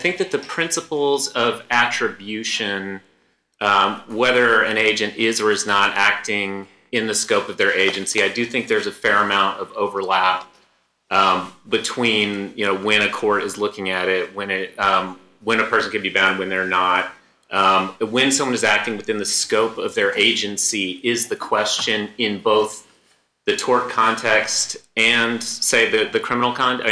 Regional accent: Texas, United States; I'm from Texas.

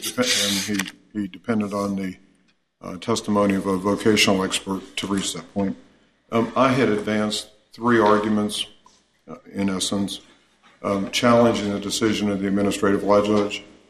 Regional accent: Boone, North Carolina, United States; I'm an attorney from Boone, North Carolina

